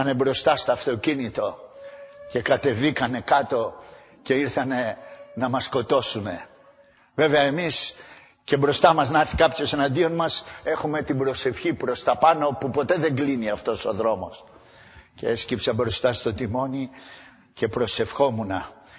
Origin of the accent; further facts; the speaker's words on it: Santorini, South Aegean, Greece; Μια άλλη φορά γύριζα από το χωριό μου, από τη Σαντορίνη